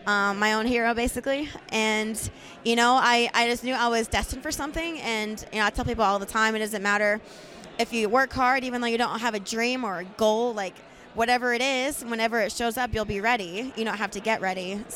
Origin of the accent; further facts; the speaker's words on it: Tennessee, United States; because, you know, I'm from Tennessee. Like, I didn't even know what California was. I've never been there.